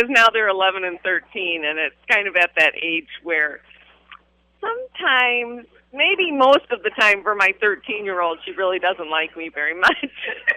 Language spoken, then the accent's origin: English; South Dakota, United States; I grew up in South Dakota